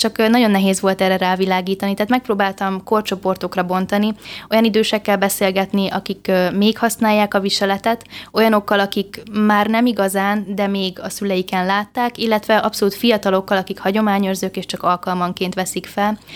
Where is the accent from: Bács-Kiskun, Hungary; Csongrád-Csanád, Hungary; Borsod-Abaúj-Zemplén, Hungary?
Bács-Kiskun, Hungary; Kiskunhalas; Én már Halason születtem, és azóta is Halason élünk.